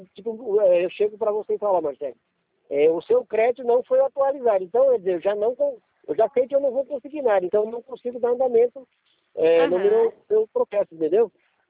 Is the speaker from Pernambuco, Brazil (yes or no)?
no; Paraná, Brazil; now in Ibiúna, Brazil; eu também sou paranaense, só que eu estou do Ibiúna já há 30 anos, né, que eu estou para cá.